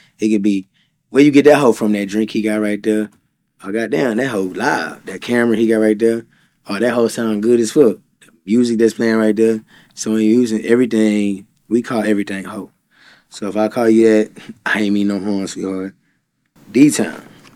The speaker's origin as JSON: {"language": "English", "town": "Houston", "region": "Texas", "country": "United States", "said": "I'm from Houston. We have experienced a lot of that."}